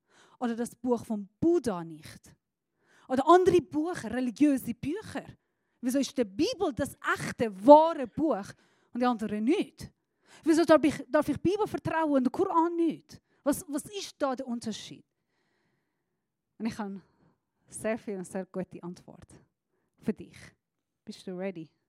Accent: Iran; Als Iranerin

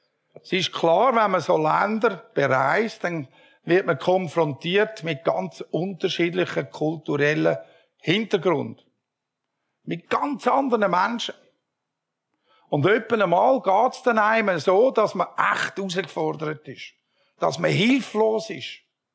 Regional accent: Switzerland; wenn ich als Schweizer in das Land zurückkomme

